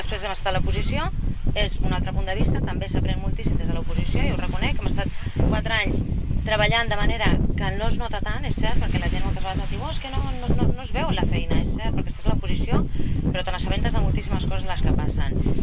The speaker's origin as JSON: {"language": "Catalan", "town": "Sitges", "region": "Catalonia", "country": "Spain", "said": "intentaré fer tot per Sitges, que és el meu poble i que és el que m'estimo."}